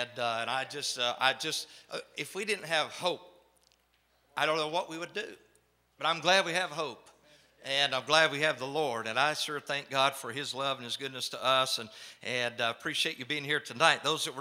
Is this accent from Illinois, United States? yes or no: no; North Carolina, United States; And so I set it up in my hometown in North Carolina to have ketamine infusion.